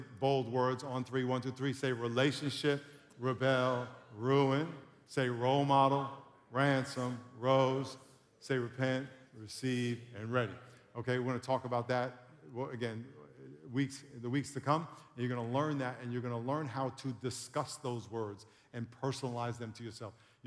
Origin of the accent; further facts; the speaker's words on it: Long Island, New York, United States; When I was growing up, I grew up in Long Island, New York, and my family used to go upstate.